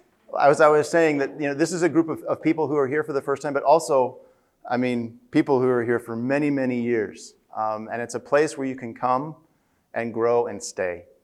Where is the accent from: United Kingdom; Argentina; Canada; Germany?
Germany; English is a second language; also born or lived in United States; I come from Germany, and so my sense of what means to be on time is very set. There is no none at all of moving left or right on that. But I happen to have been born in the United States